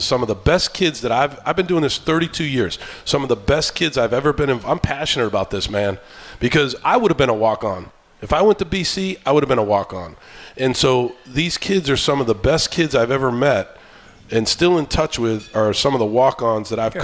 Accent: Andover, Massachusetts, United States; who was a great defensive lineman from Andover, from my hometown.

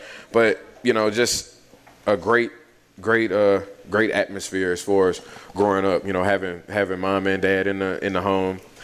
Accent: Lafayette, Louisiana, United States; this where me learning the French and everything, you know, growing up in Lafayette

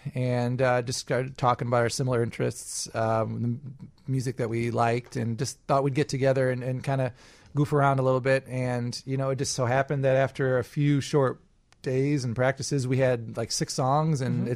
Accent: Portage, Michigan, United States; Originally from Michigan. Uh-huh. That's just outside of Kalamazoo, Michigan.

